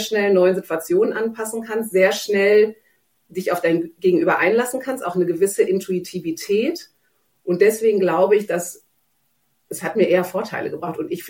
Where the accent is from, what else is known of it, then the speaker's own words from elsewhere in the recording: Germany; also born or lived in Cyprus; Ich bin Zypriotin, ich bin Deutsche.